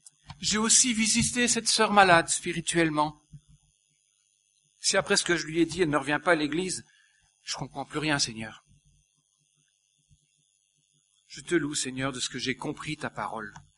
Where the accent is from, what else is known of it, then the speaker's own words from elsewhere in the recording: Hauts-de-France, France; Moi, je viens du Nord, là, donc là-bas, c'est plus souvent une poignée de main.